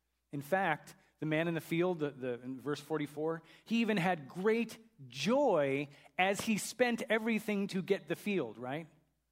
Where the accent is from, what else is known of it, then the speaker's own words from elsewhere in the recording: Chicago, Illinois, United States; I confess before all of you that I grew up a Chicago Bears fan. I grew up in Chicago.